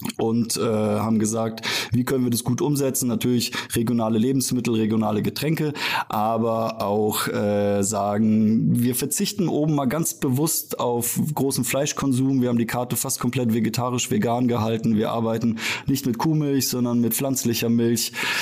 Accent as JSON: {"language": "German", "town": "Fulda", "region": "Hesse", "country": "Germany", "tie": "born or raised there", "also_born_or_lived": "Ruda Śląska, Poland", "said": "Ja, ich bin geboren in Polen tatsächlich, in der Nähe von Katowice in Ruda, und bin dann kurz nach der Wende, Weihnachten 89, hier in Fulda angekomm"}